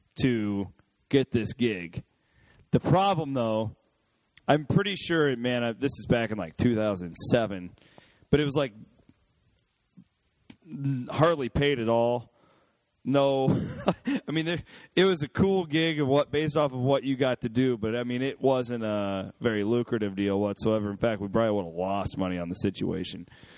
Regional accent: Clarinda, Iowa, United States; I am from Clarinda.

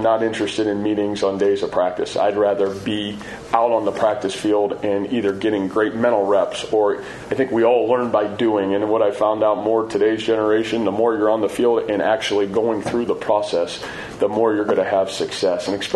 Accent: Massillon, Ohio, United States; Northeast Ohio, Massillon, Ohio, which is kind of in my hometown.

